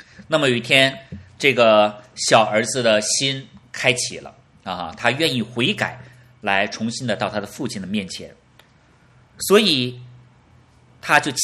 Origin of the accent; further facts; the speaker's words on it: China; 我们今天作为中国人来讲，我们问候最多的方式就是握手啊